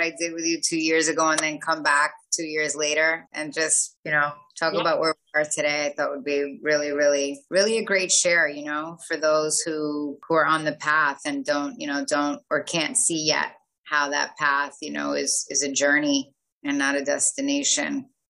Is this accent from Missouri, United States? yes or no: no; Queens, New York, United States; I am Colombian, Italian, and Irish, born and raised in Queens, New York.